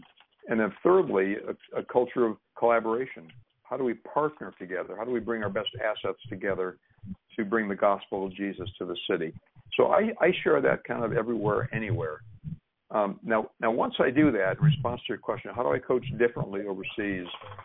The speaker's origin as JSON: {"language": "English", "country": "United States", "said": "As an American kingdom person, to retreat, to withdraw."}